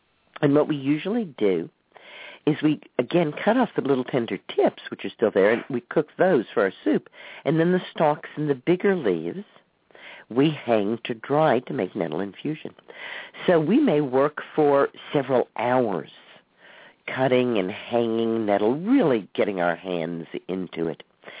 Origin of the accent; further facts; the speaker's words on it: the South, United States; But, we grew up in the South, and you just weren't allowed to be like that.